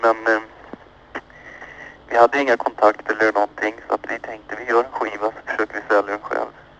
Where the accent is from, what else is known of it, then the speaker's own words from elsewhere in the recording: Vallentuna, Stockholm County, Sweden; Jag är från Vallentuna